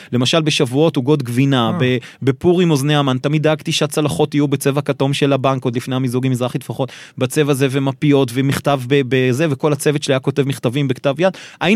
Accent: United States; אני גדלתי בארצות הברית.

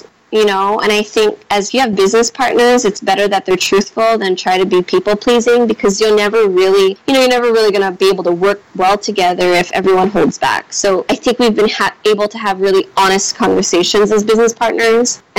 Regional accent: Philippines; I grew up in the Philippines and I never studied abroad, and I never went to like a university abroad.

